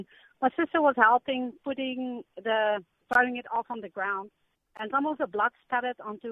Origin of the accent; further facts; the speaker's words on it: South Africa; I'm also from South Africa, and we were on a game farm.